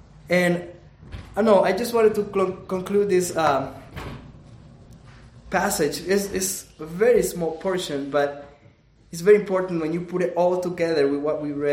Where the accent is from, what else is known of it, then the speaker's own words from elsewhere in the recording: El Salvador; I'm from El Salvador.